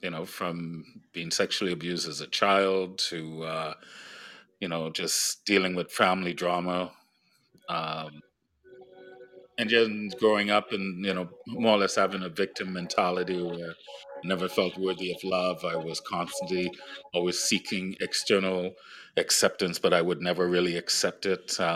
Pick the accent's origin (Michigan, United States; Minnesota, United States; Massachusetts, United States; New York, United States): New York, United States; Brooklyn; also born or lived in Trinidad and Tobago / Los Angeles / Washington, D.C. / Toronto; I was born in Trinidad and Tobago, grew up in Brooklyn, New York, and I've been in Los Angeles, D.C., and for the majority of my younger adult life, I've been in Toronto.